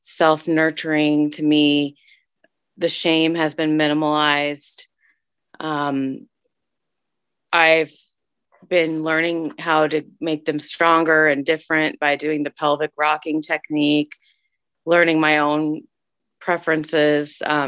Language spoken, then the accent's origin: English; Midwest, United States; I'm from Midwestern, the United States.